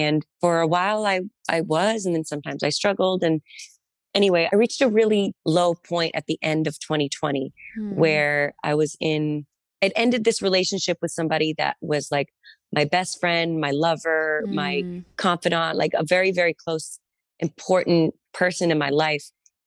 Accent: Massachusetts, United States; I'm a tough cookie. I'm from Massachusetts. It's fine.

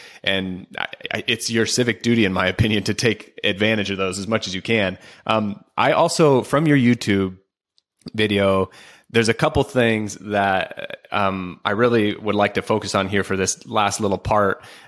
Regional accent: Oregon, United States; And I'm from Oregon, and I just about died the first time I went down there.

